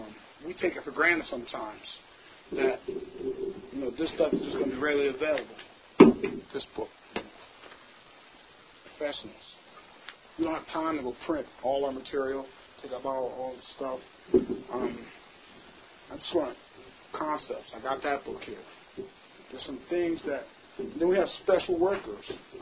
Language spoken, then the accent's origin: English; Lancaster, Pennsylvania, United States; And I'm from Lancaster, PA.